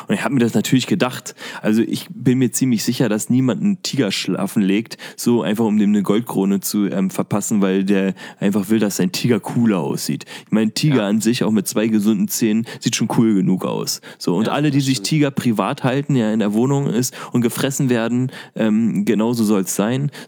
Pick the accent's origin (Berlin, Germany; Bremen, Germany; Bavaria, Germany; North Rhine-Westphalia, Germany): Berlin, Germany; Ich bin Berliner